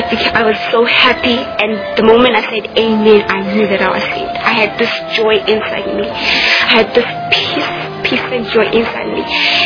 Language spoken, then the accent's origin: English; Eswatini; and I'm from the Kingdom of Swaziland.